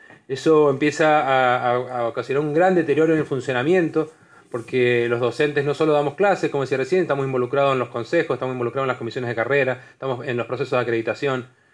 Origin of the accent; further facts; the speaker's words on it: Argentina; como argentinos y argentinas nos tocará hacer lo propio